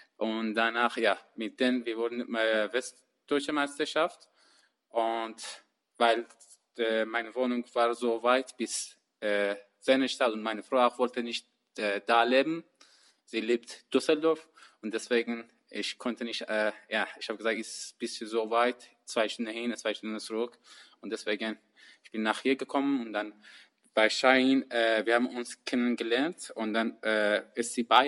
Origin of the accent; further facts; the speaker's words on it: Iran; German is a second language; Ich bin im Iran geboren, seit 14 Jahren. Ich habe Futsal angefangen, im 17 Jahren ganz Profi. Im Jugendliga, erste Liga im Iran gespielt.